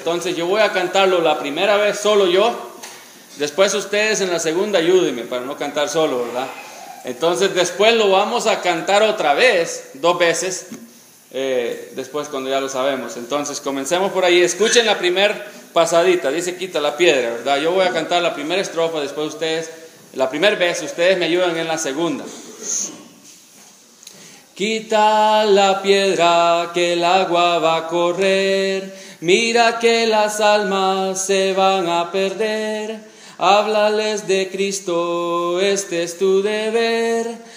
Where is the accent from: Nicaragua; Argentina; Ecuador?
Nicaragua; Bueno, él ya mencionó que soy de Nicaragua. Vivimos en Estelí, Nicaragua, no está tan largo de la frontera.